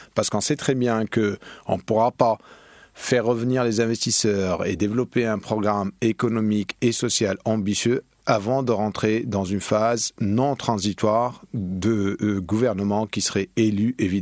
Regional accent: Tunisia; Il y a deux choses qui nous ont marqué en tant que Tunisiens.

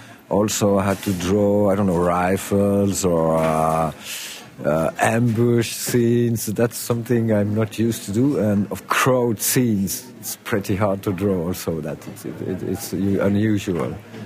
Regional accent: Sierre, Valais, Switzerland; I was born in Sierre, in Valais, which is a more or less a rural area of Switzerland in the Alps.

